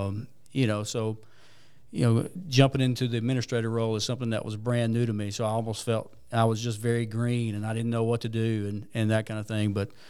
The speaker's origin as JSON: {"language": "English", "town": "Sylacauga", "region": "Alabama", "country": "United States", "tie": "born or raised there", "said": "So I was born and raised in Sylacauga. So I'm from Sylacauga, was born right here in Coosa Valley Medical Center, and spent my whole life just about in this town."}